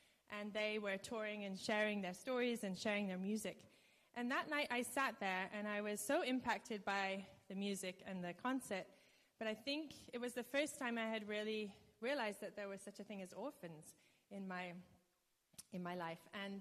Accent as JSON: {"language": "English", "region": "Ontario", "country": "Canada", "lives_now": "South Africa", "said": "We're home from South Africa for the month of December. We try and come back once every 3 years at Christmas, so the kids can still experience the Canadian snow"}